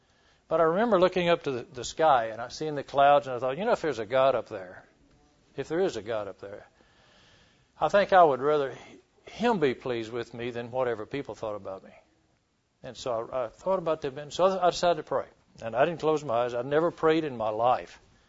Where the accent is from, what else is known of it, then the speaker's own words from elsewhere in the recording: Minden, Louisiana, United States; I grew up in Minden, Louisiana. We small town, so you play almost all the sports